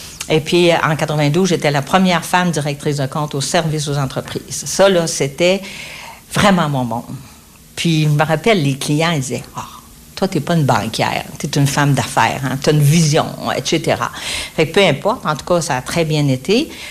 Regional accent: Saint-Mathieu-de-Rioux, Quebec, Canada; Moi, j'ai grandi à Saint-Mathieu-de-Rioux, dans le Bas-Saint-Laurent. C'est entre Trois-Pistoles puis Rimouski, pour situer les gens à Rivière-du-Loup-Rimouski, à mi-chemin. Quatrième de 10 enfants.

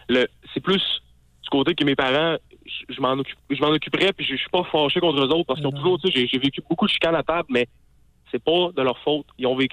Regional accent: Sainte-Foy, Quebec, Canada; born there; Je suis né à Sainte-Foy-Cap-Rouge dans une famille quand même bien aisée.

